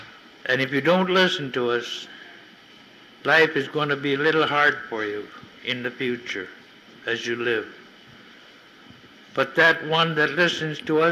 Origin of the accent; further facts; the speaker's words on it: St. Michael, Alaska, United States; I was born and raised in St. Michael, September 7, 1911, and moved over onto the Yukon 1934 and 5, and I haven't gone back to St. Michael since.